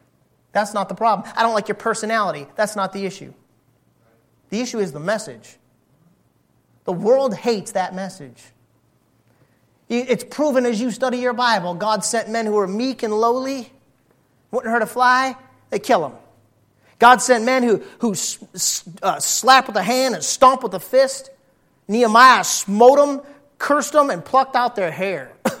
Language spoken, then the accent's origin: English; United States; I'm an American Christian. Right here in my air condition, right home in my air condition, sit in my air conditioned house.